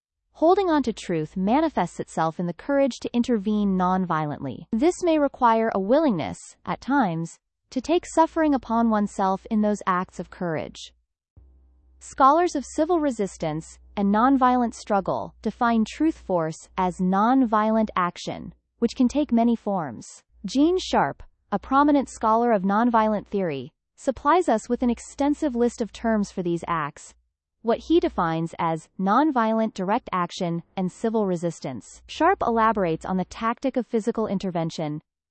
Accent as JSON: {"language": "English", "town": "Moradabad", "region": "Uttar Pradesh", "country": "India", "tie": "born or raised there", "said": "Imagine a busy street in India, filled with rickshaws, cars, and pedestrians. In the middle of one, in my hometown of Moradabad"}